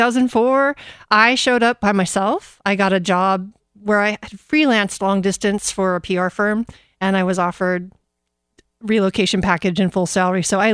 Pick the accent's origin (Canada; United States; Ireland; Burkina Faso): United States; Coronado, California; Like, I grew up on Coronado Island. It's a city.